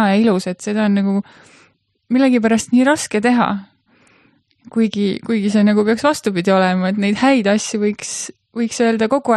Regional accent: Rakke, Lääne-Viru County, Estonia; now in Rakvere, Estonia; Rakveres olen ma nüüd elanud veidi üle 5 aasta ja pärit olen ma Rakkest.

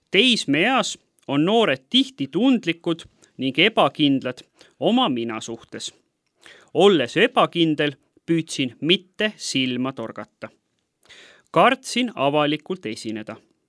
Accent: Haapsalu, Lääne County, Estonia; Olen sündinud ja kasvanud ilusas mereäärses Haapsalu linnas. Vanemad ei olnud kristlased, seega kasvades kiriku ja usuga suurt kokkupuudet polnud.

